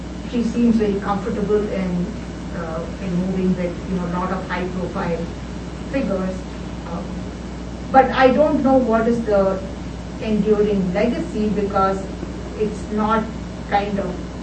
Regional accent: India; because I grew up in India

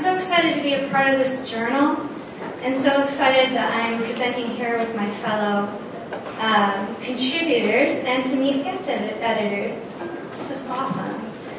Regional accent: Montana, United States; So yes, I'm from Montana, and that's what this project started with. I thought I would go back to my hometown and interview the 80 plus people

